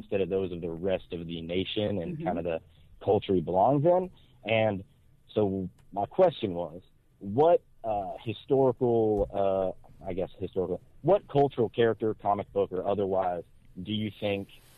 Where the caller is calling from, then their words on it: Dallas, Texas, United States; from Dallas, Texas.